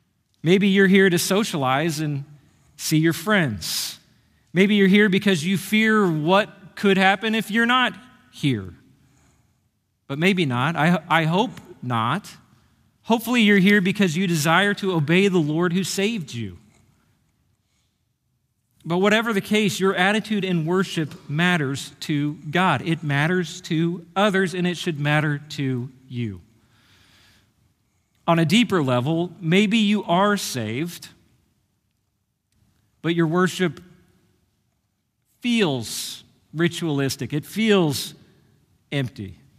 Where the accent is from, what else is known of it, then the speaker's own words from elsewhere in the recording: Kansas City, Missouri, United States; I'm from Kansas City. And Royals fans view Cardinals fans as enemies.